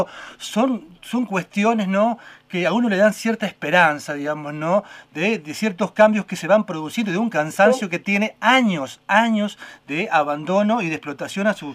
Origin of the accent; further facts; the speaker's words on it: Argentina; las posibilidades que tenemos que tenemos como argentinos